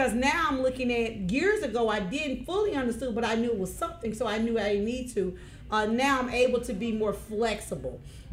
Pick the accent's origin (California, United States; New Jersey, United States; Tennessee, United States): Tennessee, United States; Memphis; Y'all still know I'm North Memphis too, y'all.